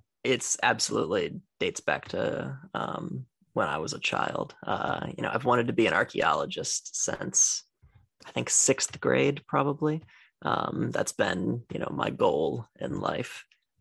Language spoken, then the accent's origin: English; Pennsylvania, United States; So I grew up in a small town in south central Pennsylvania